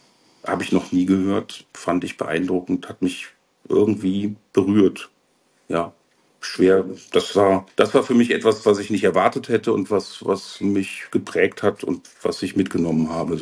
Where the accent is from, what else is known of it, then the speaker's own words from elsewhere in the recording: Germany; für mich als Deutscher scheinbar ungeordnete, was aber doch funktioniert